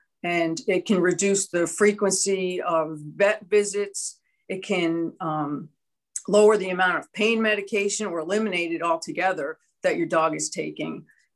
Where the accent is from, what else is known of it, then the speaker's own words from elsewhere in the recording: New Jersey, United States; Well, I grew up in New Jersey, and growing up, I had a fondness of animals